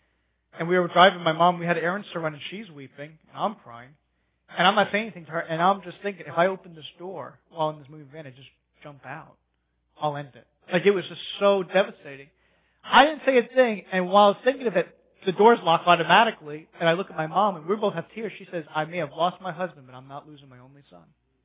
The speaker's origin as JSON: {"language": "English", "region": "New York", "country": "United States", "tie": "born or raised there", "said": "a guy who I grew up with in New York, him and I were best friends until all of a sudden drugs and stuff came to the scene"}